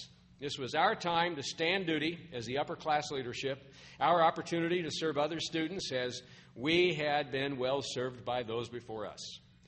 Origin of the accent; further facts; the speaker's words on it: South Dakota, United States; For me, growing up in South Dakota, never having traveled further than Oregon, to the west